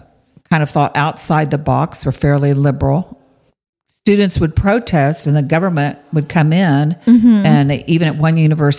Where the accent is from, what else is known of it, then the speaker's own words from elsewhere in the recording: Texas, United States; also born or lived in Austin; Actually, I was born in Austin, Texas, but moved away, grew up in another Texas city until I went back to college there when I was 17.